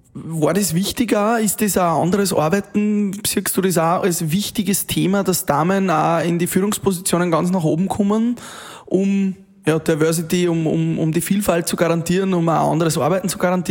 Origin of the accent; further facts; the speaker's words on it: Upper Austria, Austria; Ich komme aus dem Innviertel.